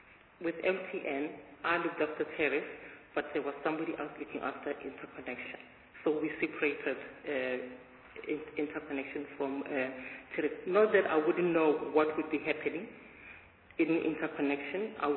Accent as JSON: {"language": "English", "town": "Mokopane", "region": "Limpopo", "country": "South Africa", "tie": "born or raised there", "said": "born and raised in Limpopo, Mokopane, historically called Peter's school day"}